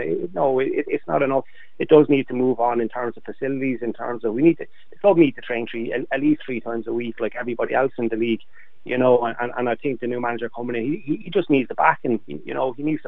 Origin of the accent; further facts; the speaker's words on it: Waterford, Munster, Ireland; I'm from Waterford. I'm a Waterford fan.